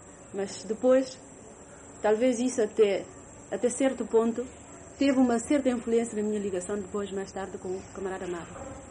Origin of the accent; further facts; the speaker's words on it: Bissau, Guinea-Bissau; moved away; Porque eu, quando saí aqui de Bissau, em 64, fim de 64, praticamente não